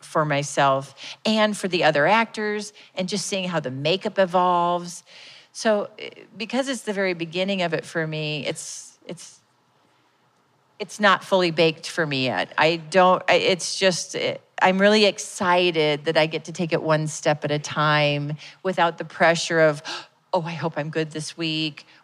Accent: Cedar Rapids, Iowa, United States; And I grew up with tornadoes in Cedar Rapids, Iowa.

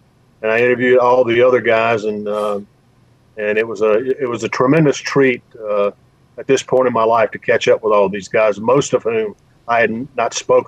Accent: Union Point, Georgia, United States; I'm from Greensburg, Union Point, Georgia, in Greene County. That's about halfway to Augusta from Atlanta.

